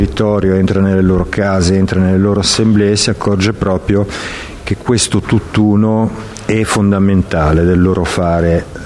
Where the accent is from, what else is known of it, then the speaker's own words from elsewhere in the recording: Genoa, Liguria, Italy; proveniamo da Genova, abbiamo vissuto il G8